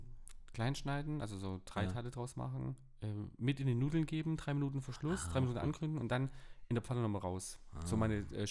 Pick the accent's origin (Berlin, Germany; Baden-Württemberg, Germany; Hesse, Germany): Baden-Württemberg, Germany; Markgröningen; Ich komme aus Markgröningen bei Stuttgart und cool.